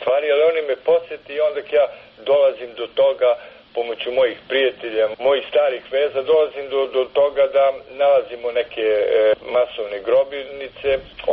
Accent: Serbia; Ja kažem, ja sam Srbin, ali hoću pravdu, hoću istinu.

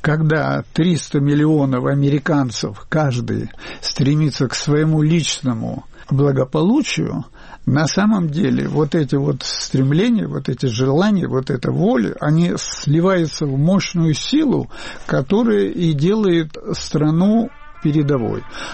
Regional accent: Azerbaijan; азербайджанец, имя азербайджанское, то отказываться от этого я не собираюсь, не хочу

